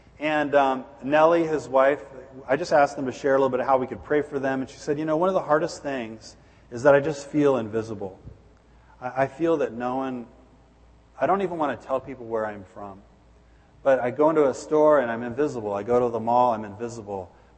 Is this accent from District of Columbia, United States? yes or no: no; San Diego, California, United States; I was in San Diego, where my hometown is, and we had a little barbecue there.